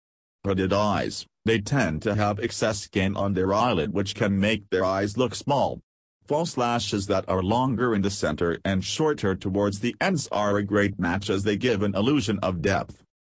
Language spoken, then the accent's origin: English; Chino Hills, California, United States; from Chino Hills, California and USA.